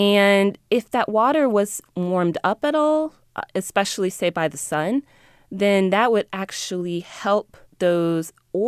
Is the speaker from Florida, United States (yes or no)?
no; Texas, United States; I grew up in Texas.